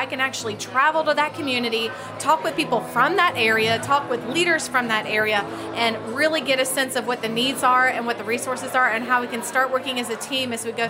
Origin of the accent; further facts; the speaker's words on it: Athens, Georgia, United States; So I actually live in Southwest Georgia. I'm originally from Athens.